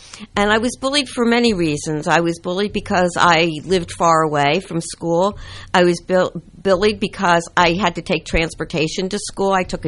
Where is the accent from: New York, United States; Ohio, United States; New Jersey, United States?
New Jersey, United States; Atlantic City; I grew up in Atlantic City, on the boardwalk of Atlantic City, okay, back in the 60s, and back in the 40s.